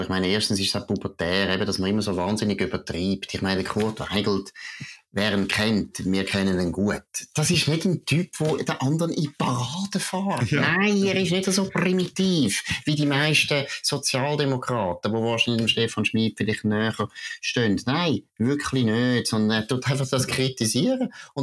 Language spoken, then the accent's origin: German; Switzerland; Du bist kein Schweizer, wenn du das Rütli nicht kennst und nicht verstehst, warum das eine wichtige Wiese ist für uns.